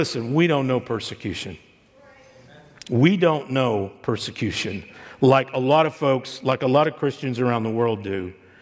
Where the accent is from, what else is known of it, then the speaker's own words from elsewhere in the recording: Texas, United States; And I'm from Texas, and for a long time I've embraced capital punishment